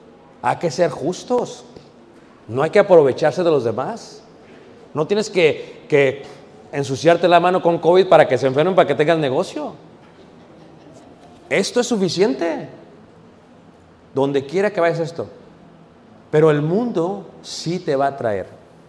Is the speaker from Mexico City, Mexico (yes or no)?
yes; Mexico City, Mexico; Yo crecí en Ciudad de México. O sea, que sí, crecí oyendo